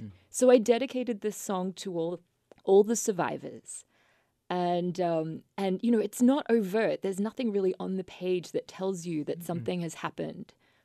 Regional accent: Australia; moved away as an adult; now in United States; As you can probably hear, I am not a native Philadelphian from my accent. I grew up in Australia. And I came to America when I was 23

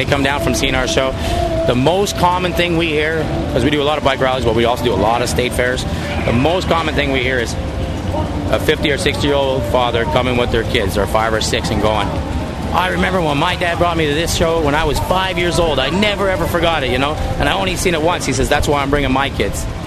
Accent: Montreal, Quebec, Canada; I'm from Montreal, Quebec, Canada.

